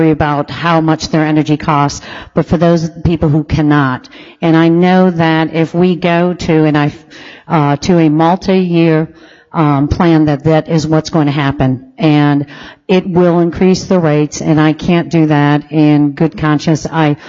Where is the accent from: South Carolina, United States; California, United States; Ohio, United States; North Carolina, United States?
North Carolina, United States; Charlotte; I am from Mecklenburg County, from Charlotte.